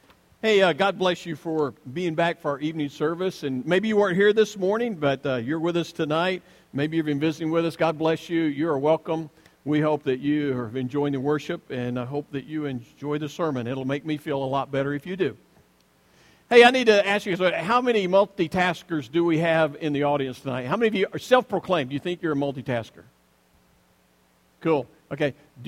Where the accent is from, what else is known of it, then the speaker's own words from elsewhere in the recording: Alabama, United States; Depends on what state you're from. I'm from the Freddie, Alabama. It was wrestling to us.